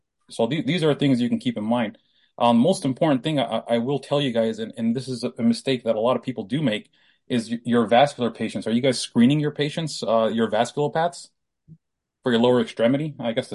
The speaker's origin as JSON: {"language": "English", "town": "Detroit", "region": "Michigan", "country": "United States", "said": "I'm from the Detroit area, so we get similar weather."}